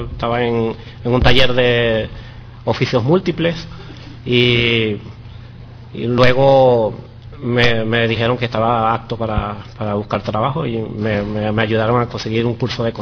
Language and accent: Spanish; Venezuela; now in Spain; Cuando llegué, porque yo soy de Venezuela, cuando llegué a España